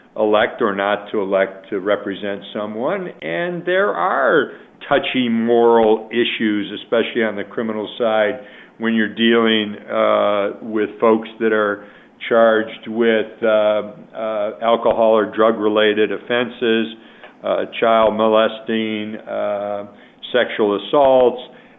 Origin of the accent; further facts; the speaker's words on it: Buffalo, New York, United States; accent: Buffalo; And again, it's generally, Pat, in the... my Buffalo accent just came out.